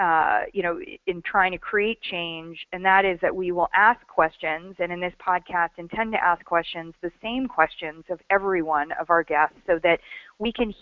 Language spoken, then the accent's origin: English; Midwest, United States; I'm from a Texas, you know, very, like, right-wing family, et cetera. I grew up in the Midwest